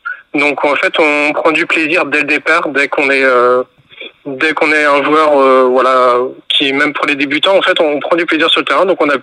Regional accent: Brittany, France; now in Vernon, France; Donc je suis arrivé de Bretagne après mes études à Vernon

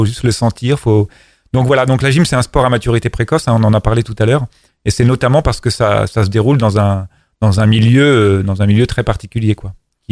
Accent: Vernon, Normandy, France; Je suis né à Vernon, j'ai commencé la gym quand j'avais 7 ans à l'avenir de Vernon.

